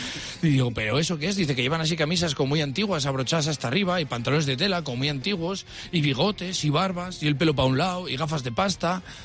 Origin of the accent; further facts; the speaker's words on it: Valladolid, Castile and León, Spain; yo soy de Valladolid y no es que yo no quiera ir a la moda